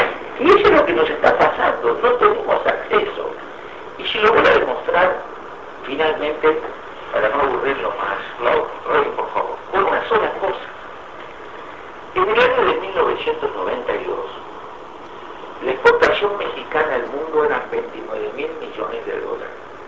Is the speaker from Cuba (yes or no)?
no; Uruguay; Todos crecimos, en Uruguay crecimos enormemente.